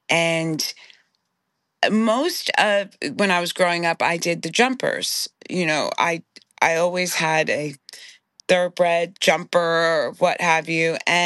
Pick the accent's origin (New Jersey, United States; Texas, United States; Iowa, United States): New Jersey, United States; Nutley; So I grew up in Nutley, New Jersey. So it was North Jersey, and Suburban Essex, it was a farm.